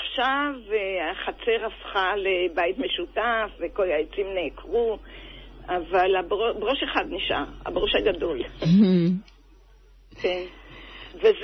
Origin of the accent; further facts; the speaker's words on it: Herzliya, Tel Aviv District, Israel; הרצליה המושבה.